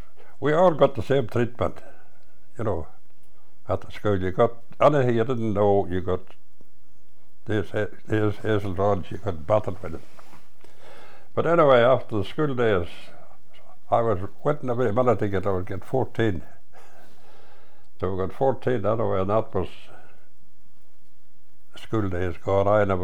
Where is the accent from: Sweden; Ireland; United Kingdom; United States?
Ireland; born there; Well, I was born in Fimore.